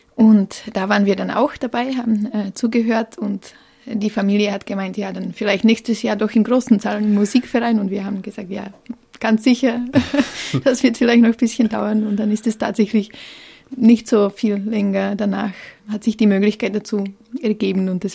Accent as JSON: {"language": "German", "country": "Czechia", "moved": "yes", "said": "Also ich komme ja ursprünglich aus Tschechien."}